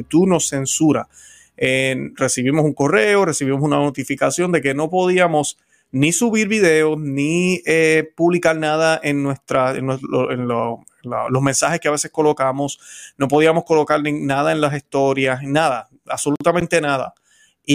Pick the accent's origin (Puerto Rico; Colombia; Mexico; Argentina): Puerto Rico; en Puerto Rico, el país de quien, ¿verdad?, de donde soy yo, la Isla del Encanto